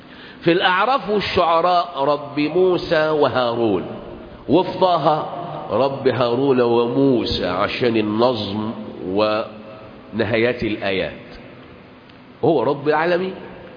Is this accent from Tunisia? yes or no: no; Egypt; وكانوا مصريين برضو، واحنا نحو احنا مصريين